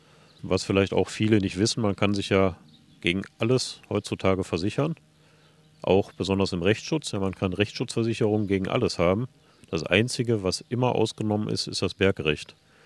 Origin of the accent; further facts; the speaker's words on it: North Rhine-Westphalia, Germany; ich selber bin aufgewachsen im Ruhrgebiet und von daher kenne ich Bergschäden noch und nöcher.